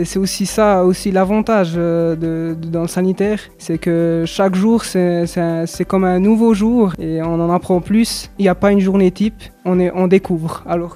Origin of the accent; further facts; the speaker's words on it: Biel/Bienne, Bern, Switzerland; j'ai 26 ans et je suis de Bienne.